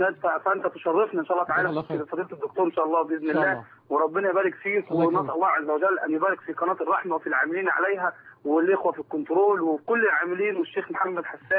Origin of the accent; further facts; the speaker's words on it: Suez, Suez Governorate, Egypt; ونحن برضو نتشرف بفضل الله تعالى عندنا في السويس